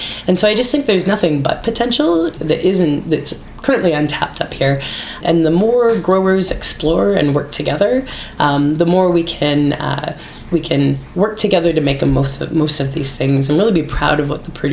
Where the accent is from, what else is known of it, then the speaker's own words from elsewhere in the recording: Ontario, Canada; I grew up in Ontario. It was the berry belt of Ontario is the area that I grew up in.